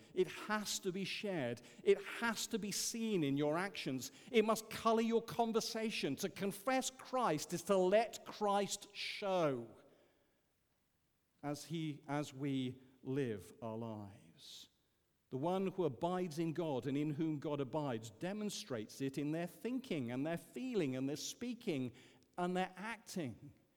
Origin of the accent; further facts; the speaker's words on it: Yorkshire and the Humber, United Kingdom; I'm a Yorkshireman